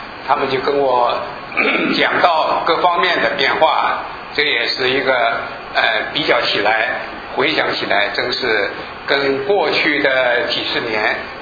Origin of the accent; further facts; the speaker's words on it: China; 我们中国人啊，那个时候啊，我们中国人实在是，就是为了衣食住行这个最基本的